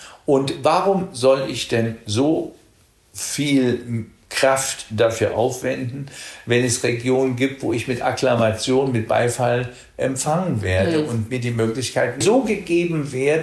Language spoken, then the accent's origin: German; Bremen, Germany; Ich komme ja aus Bremen, Hannover, Bremen, die Ecke.